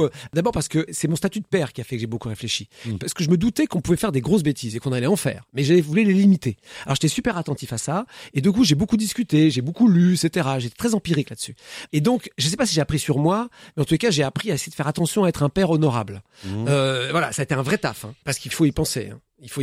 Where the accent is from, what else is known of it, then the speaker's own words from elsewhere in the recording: Lens, Hauts-de-France, France; accent: Nord; Je suis l'accent du Nord.